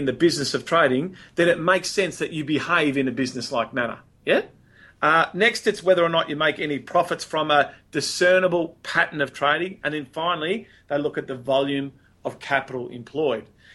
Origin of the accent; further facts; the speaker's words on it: Melbourne, Victoria, Australia; Now, I'm from Melbourne